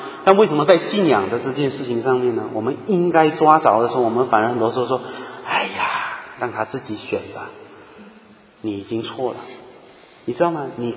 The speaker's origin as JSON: {"language": "Chinese", "country": "China", "said": "我想我们中国人很多啊，就是大概40岁的啊，他是50岁的，其实就是从国内出来到海外打拼的啊"}